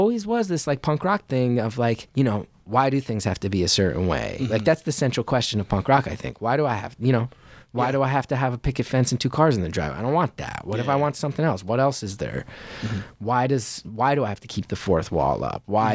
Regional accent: New Jersey, United States; growing up in Jersey

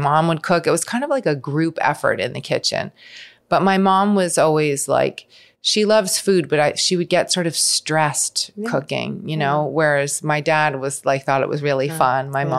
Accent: Los Angeles, California, United States; born there; also born or lived in New York City / Santa Monica

